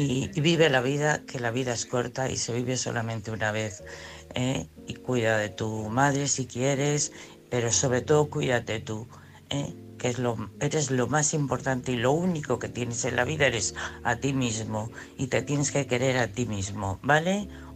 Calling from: Madrid, Community of Madrid, Spain; de Madrid.

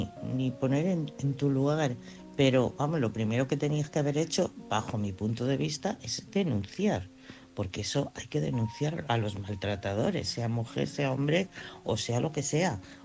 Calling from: Madrid, Community of Madrid, Spain; de Madrid.

